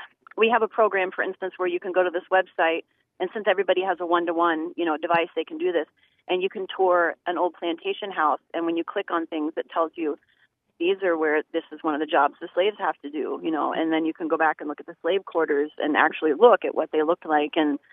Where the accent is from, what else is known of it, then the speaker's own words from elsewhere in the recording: Ohio, United States; now in Lancaster, United States; But growing up in Jefferson County on the other side of Ohio, this was my experience.